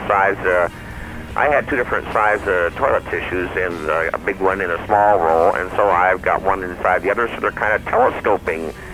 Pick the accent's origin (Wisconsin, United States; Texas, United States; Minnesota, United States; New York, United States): Wisconsin, United States; When I was growing up in Wisconsin, I'm actually from southern Wisconsin, I grew up in a rural area.